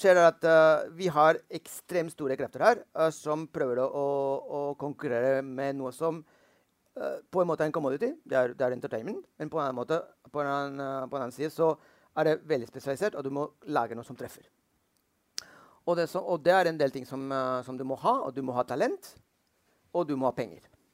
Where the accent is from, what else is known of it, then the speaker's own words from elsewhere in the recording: Spain; Når jeg drar til, jeg er spanjol, by the way, så når jeg drar til Spania